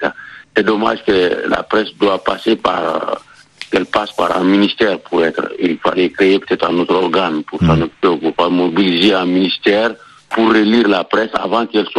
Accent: Mauritania; en tant que Mauritanien, je dirais qu'en Mauritanie, la presse est libre et indépendante

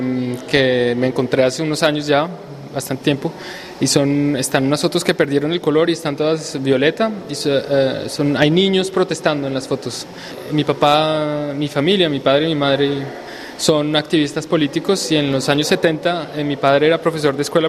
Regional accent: Colombia; Y una de estas resulta ser en Colombia, que es de donde yo vengo, y coincide con una ciudad en Indonesia.

